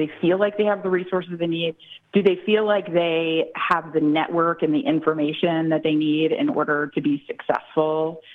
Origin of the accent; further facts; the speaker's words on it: Missouri, United States; but my home state's Missouri.